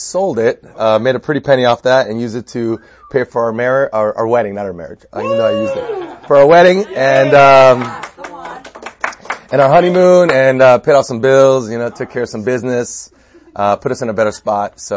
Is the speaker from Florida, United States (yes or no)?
yes; Miami, Florida, United States; now in Los Angeles, United States; So first, I'm originally from Miami, Florida.